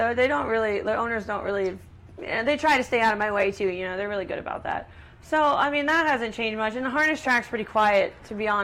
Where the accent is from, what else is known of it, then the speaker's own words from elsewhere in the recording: New Jersey, United States; You know, it's kind of where I grew up in South Jersey was similar to around here.